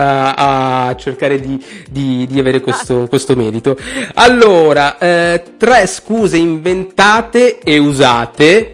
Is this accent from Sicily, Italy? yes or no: yes; Sicily, Italy; io sono l'altro isolano, io sono della Sicilia